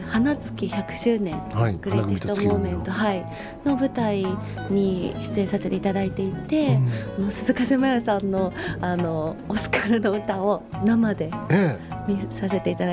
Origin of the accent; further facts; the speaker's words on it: Urasoe, Okinawa, Japan; 私は沖縄県の浦添市出身になります。